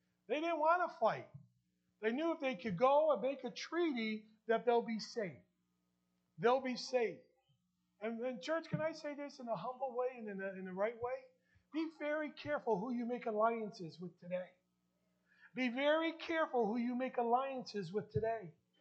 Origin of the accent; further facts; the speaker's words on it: New Jersey, United States; accent: New Jersey; sorry, my New Jersey accent, water.